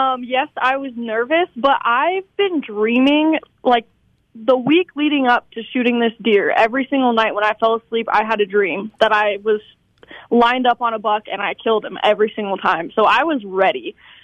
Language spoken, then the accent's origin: English; Ordway, Colorado, United States; Okay, I am from Ordway, Colorado, which is a small town in southeast Colorado. And a lot of who I am comes from where I grew up. I grew up on a farm and a ranch